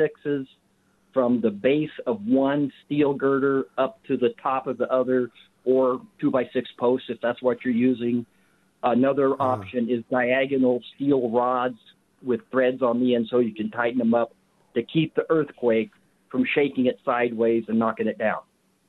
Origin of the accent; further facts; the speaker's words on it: Missouri, United States; I grew up in Missouri, southwest part there.